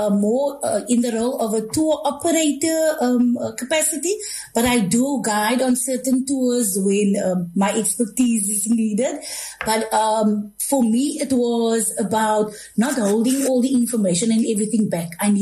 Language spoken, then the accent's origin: English; Cape Town, Western Cape, South Africa; so I'm originally from the Cape Flats